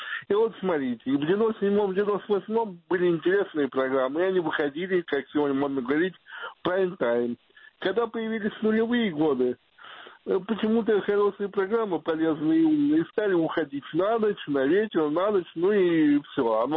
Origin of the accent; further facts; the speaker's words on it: Moscow, Russia; born there; В Москве, я могу себя москвичом, не коренным, конечно, назвать, но москвичом, просто я родился в Москве.